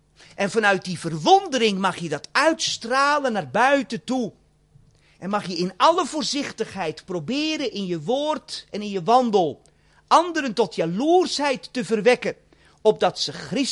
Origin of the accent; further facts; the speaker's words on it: South Holland, Netherlands; ik kom jezelf uit Albertswaard